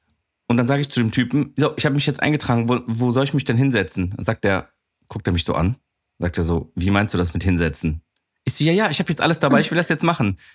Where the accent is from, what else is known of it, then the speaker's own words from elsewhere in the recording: Cologne, North Rhine-Westphalia, Germany; born there; Und dann, wo ich geboren bin, in Colonia Germanias.